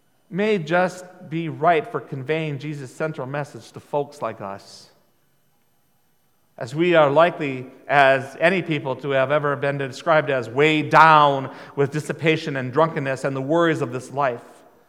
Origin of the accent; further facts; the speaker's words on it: North Dakota, United States; as a child growing up in North Dakota, we didn't have earthquakes.